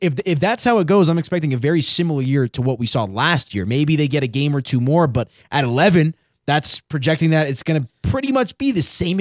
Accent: California, United States; You know, pools aren't I'm from California, like where everyone has a pool, right?

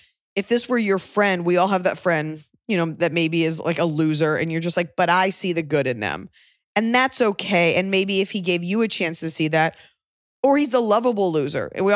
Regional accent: the South, United States; Now, I'm from the South where they have those

